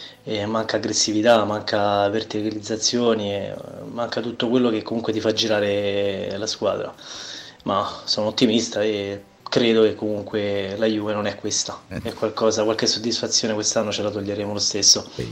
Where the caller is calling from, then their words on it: Rome, Lazio, Italy